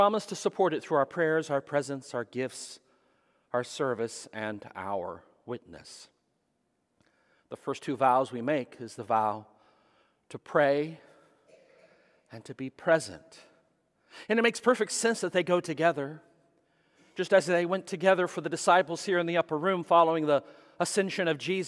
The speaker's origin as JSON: {"language": "English", "region": "Texas", "country": "United States", "said": "because both Eldridge and I were from Texas, and they all loved to hear us say the word microwave as a Texan."}